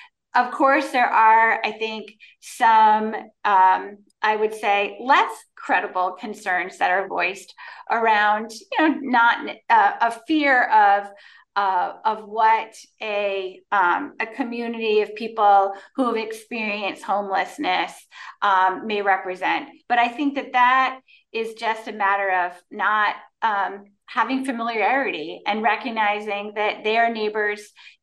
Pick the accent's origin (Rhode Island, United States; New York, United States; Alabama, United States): Rhode Island, United States; Warwick; also born or lived in Seekonk; I am a native Rhode Islander. I grew up in Warwick, and then my family moved to Seekonk.